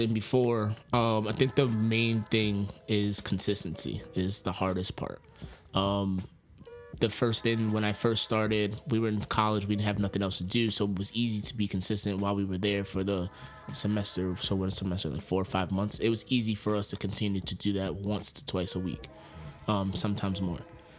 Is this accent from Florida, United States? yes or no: no; Yonkers, New York, United States; I'm from Yonkers, New York. I am 29 years old.